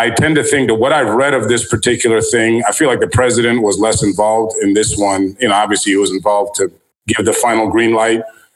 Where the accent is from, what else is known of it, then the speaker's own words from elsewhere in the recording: United States; He's a president of the United States. I'm American. I live in this country.